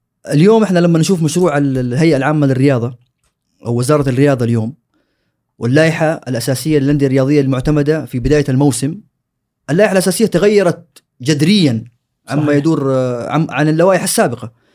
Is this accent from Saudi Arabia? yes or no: yes; Saudi Arabia; هذا اللي هو اليوم احنا نشوفه في عندنا في السعودية.